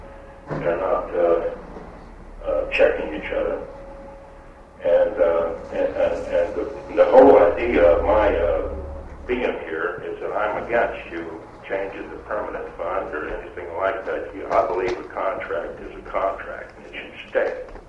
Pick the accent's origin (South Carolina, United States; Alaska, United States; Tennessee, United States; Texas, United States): Alaska, United States; Bigway; I'm from Bigway, Alaska here. I've been here for over 20 years